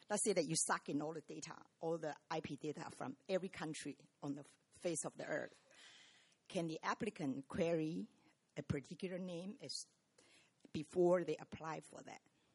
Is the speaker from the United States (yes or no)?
yes; United States; I'm a registrar from the United States.